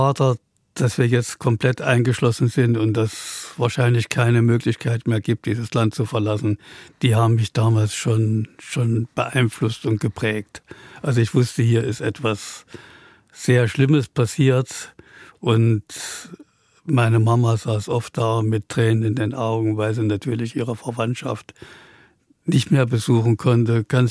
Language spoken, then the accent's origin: German; Erfurt, Thuringia, Germany; Na, ich bin mitten in Erfurt aufgewachsen. Und Erfurt ist so eine Stadt, die ist nicht so richtig groß, aber sie ist auch nicht klein.